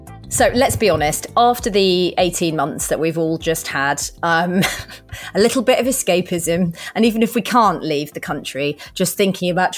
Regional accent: Kenya; And like I grew up in Kenya, so travel's been a big part of my life.

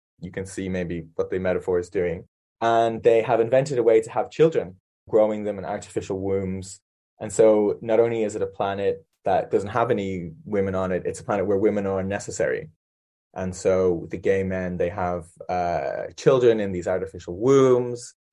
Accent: Ireland

